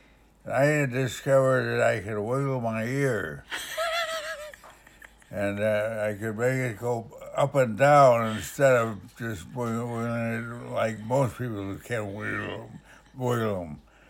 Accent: Syracuse, New York, United States; Well, I can remember a bit when I was about 2 years old down at 707 Danforth Street, down in the Rathskeller.

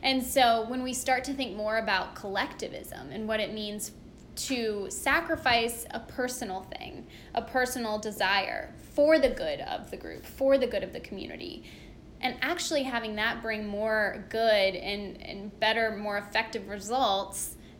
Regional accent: United States; unknown subconscious stereotypes of the Middle East as being an American

